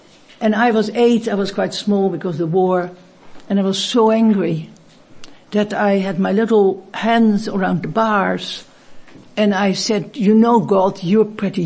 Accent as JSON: {"language": "English", "country": "Netherlands", "second_language": "English", "said": "I was born before the war, and you probably hear my accent and my name. I come from Holland."}